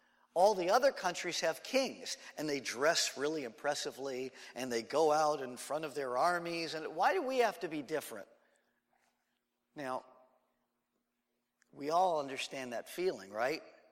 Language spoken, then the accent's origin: English; Los Angeles, California, United States; I don't know about horses. I'm from Los Angeles.